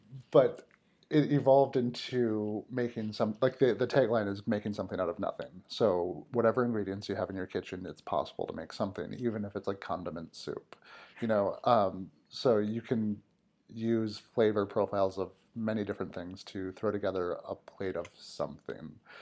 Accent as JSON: {"language": "English", "region": "Minnesota", "country": "United States", "said": "The Midwest, from Minnesota."}